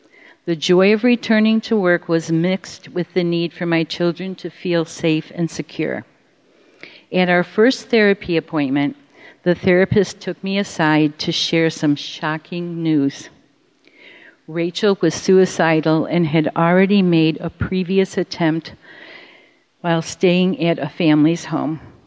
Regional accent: Rochester, New York, United States; And we moved back to Rochester, New York, my hometown.

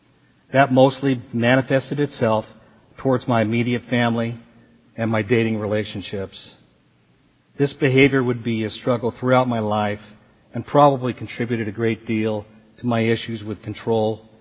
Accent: Long Beach, California, United States; I was born in Long Beach, California, was raised there and spent the majority of my life in that area until the last few years.

